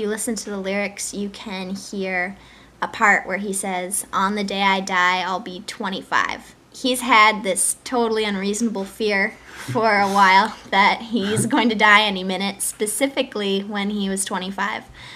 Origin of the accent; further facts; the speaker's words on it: Cambridge, Massachusetts, United States; And we're in a band called … We're from Cambridge, Massachusetts